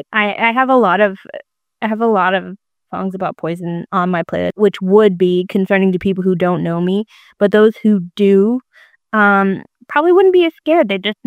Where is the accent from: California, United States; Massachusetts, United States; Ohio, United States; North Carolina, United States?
Massachusetts, United States; Boston; I am from Boston.